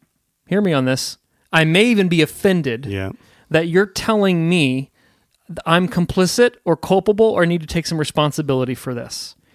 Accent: Indiana, United States; I'm from Indiana. I'm not from Evil Alabama, right? I'm 42.

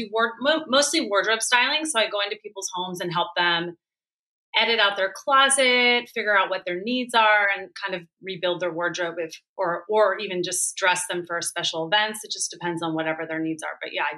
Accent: Philadelphia, Pennsylvania, United States; born there; also born or lived in East Coast; Yeah, so I grew up, I was born in Philadelphia. I grew up on the East Coast for part of my childhood.

